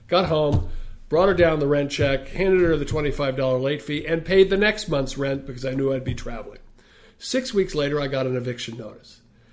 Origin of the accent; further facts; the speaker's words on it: New York, United States; now in Montgomery County, United States; I came from New York